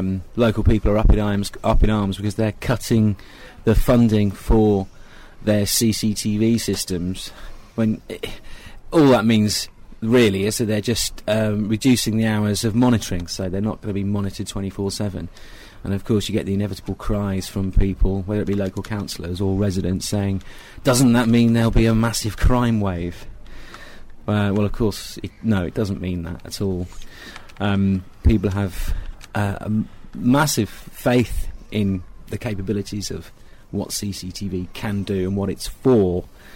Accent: United Kingdom; we, as British public, have totally bought into this idea that this is how we police now, by camera.

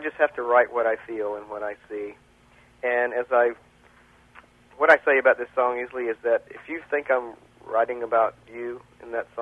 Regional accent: Georgia, United States; now in Indiana, United States; I currently live in southern Indiana. I'm originally from Georgia.

